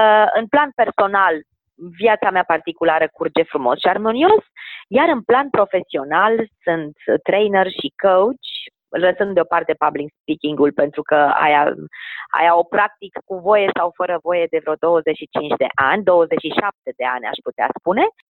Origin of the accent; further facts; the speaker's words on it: Brașov, Brașov County, Romania; pentru că sunt brașoveancă.